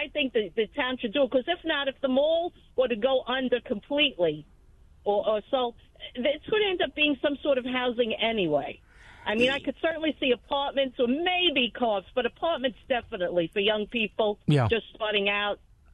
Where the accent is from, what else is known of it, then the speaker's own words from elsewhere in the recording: Brooklyn, New York, United States; I grew up and lived in Brooklyn most of my life.